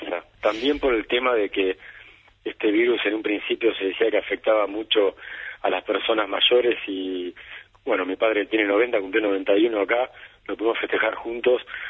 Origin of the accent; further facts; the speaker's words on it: Argentina; mi plan era llegar directamente a Mar del Plata, ¿no? Donde yo soy argentino